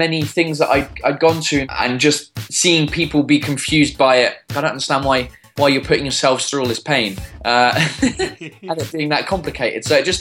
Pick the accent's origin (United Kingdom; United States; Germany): United Kingdom; England; When I speak French with a French accent, so people don't believe me that I'm English.